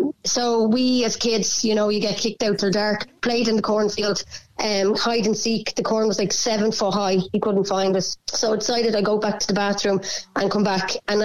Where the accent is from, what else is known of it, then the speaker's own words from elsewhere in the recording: Bray, County Wicklow, Ireland; I'm from Bray